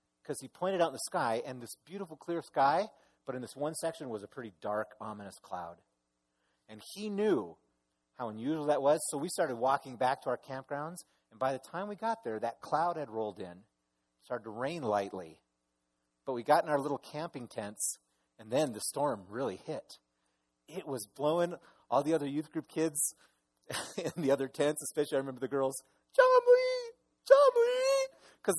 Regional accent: Minnesota, United States; I'm from Minnesota. I grew up in the Midwest. And I really do miss those kind of thunderstorms.

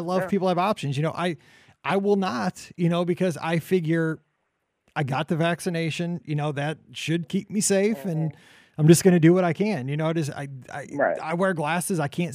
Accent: Midwest, United States; I'm a person, again, I'm not from the coast, you know, I'm from the Midwest

